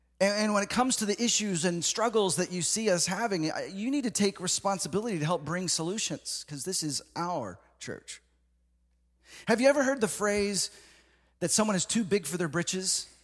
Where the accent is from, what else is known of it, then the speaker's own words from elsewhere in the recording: Texas, United States; also born or lived in Seattle; So I grew up in Texas, and we had high hopes moving to Seattle to help plant a church, me and my wife, newlyweds, going to a place we'd never been before.